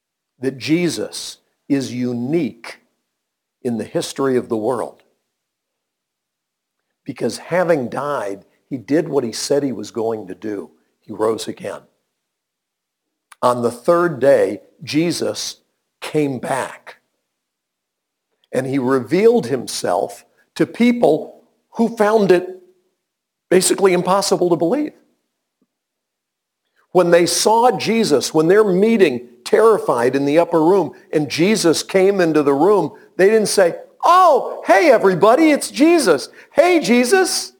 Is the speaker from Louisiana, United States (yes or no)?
no; Illinois, United States; born there; I was born in Illinois, and people in Illinois call it the land of Lincoln